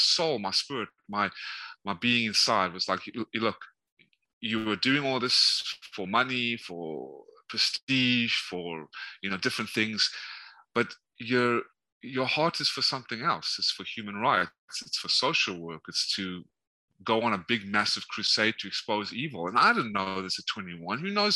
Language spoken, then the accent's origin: English; South Africa; born there; The reason why I was born in South Africa pretty much is because my family of the Jewish faith, that whatever was left of them, left Nazi-occupied Lithuania and Hungary, and I think Ukraine, I believe.